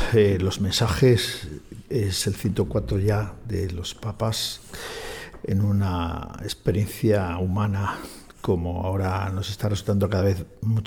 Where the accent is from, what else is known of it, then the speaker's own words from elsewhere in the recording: Spain; Nosotros hemos sido emigrantes, seguimos siendo emigrantes, los españoles